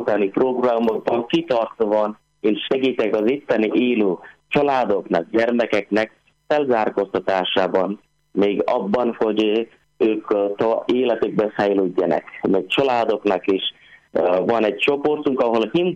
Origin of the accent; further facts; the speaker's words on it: India; Hungarian is a second language; én úgy érzem, mert Indiából származom